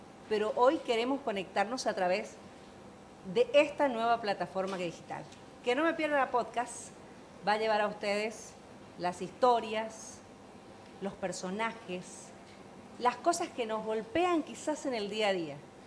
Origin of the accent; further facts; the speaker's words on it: Bolivia; y digo, como bolivianos en este último tiempo